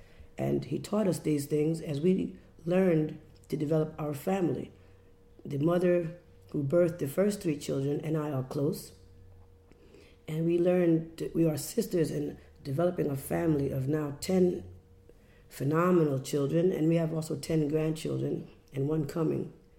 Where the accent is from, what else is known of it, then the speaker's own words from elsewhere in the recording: Westbury, New York, United States; also born or lived in Westchester, New York; I was born in Westchester, New York, and lived most of my life in Westbury, Long Island. As I grew up in a community of family, very intense and close family members.